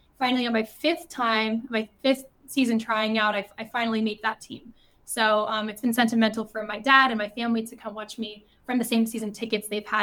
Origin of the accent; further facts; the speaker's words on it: Littleton, Colorado, United States; So I grew up in Littleton, Colorado.